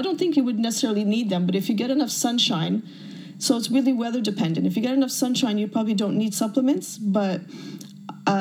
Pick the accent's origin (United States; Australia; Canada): Canada; I'm from Canada. It's the same hemisphere as Finland. So, and I tend, you know, we have long winters.